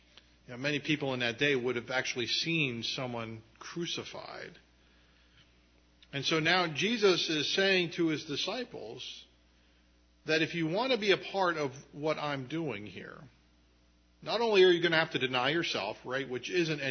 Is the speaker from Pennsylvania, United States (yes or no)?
yes; Erie, Pennsylvania, United States; of you know that I grew up in Erie, Pennsylvania, drear Erie, especially at this time of the year.